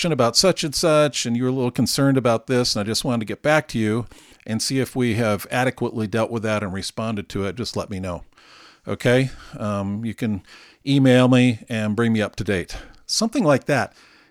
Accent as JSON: {"language": "English", "town": "Colorado Springs", "region": "Colorado", "country": "United States", "said": "I'm from Colorado Springs, Colorado, have lived here about 15 years, and I'm ready."}